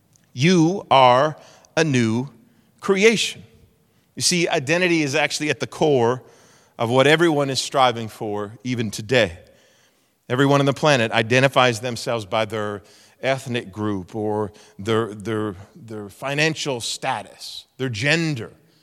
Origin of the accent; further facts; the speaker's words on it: Canada; I'm thankful for who I am. Thankful that I'm a Canadian.